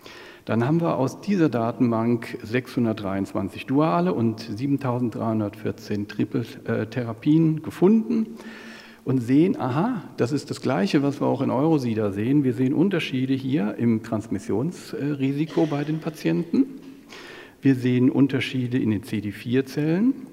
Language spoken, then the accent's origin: German; North Rhine-Westphalia, Germany; wie man bei uns im Rheinland sagt